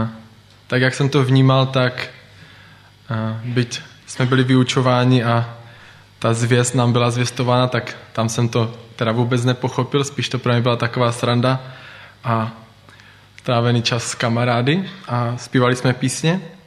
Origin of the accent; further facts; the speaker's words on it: Orlová, Moravian-Silesian Region, Czechia; also born or lived in Ostrava; narodil jsem se v Ostravě, kde jsem bydlel zhruba do druhé třídy základní školy a potom jsme se přestěhovali do Orlové.